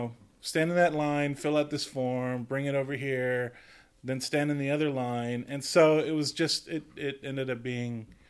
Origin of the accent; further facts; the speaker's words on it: Tijuana, Baja California, Mexico; also born or lived in San Diego; So I was born here in San Diego, lived here, and then my parents moved to Tijuana for when I was maybe 5 or 6, somewhere around there. Mm. So I actually went to schoo